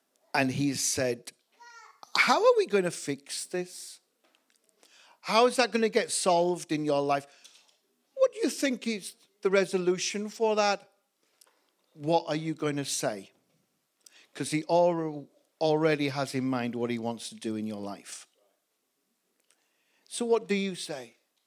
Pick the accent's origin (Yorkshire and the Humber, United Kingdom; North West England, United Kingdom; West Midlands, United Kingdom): Yorkshire and the Humber, United Kingdom; I'm from Yorkshire. We always take out a couple of vowels if we can.